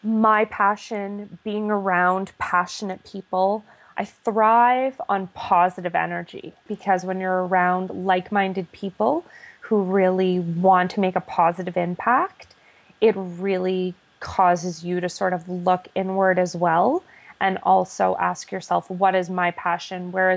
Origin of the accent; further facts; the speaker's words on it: Ottawa, Ontario, Canada; I was born and raised in Ottawa.